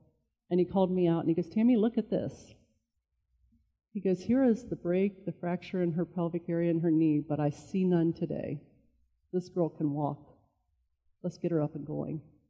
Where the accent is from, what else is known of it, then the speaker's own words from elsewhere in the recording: Kentucky, United States; I'm from Kentucky. Forgive me.